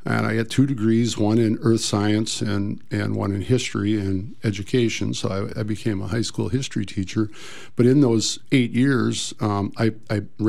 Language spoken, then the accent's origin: English; Cazenovia, Wisconsin, United States; So I was thinking about this on the way up, how to describe where I grew up. And I grew up in Cazenovia, which is pretty much due east of here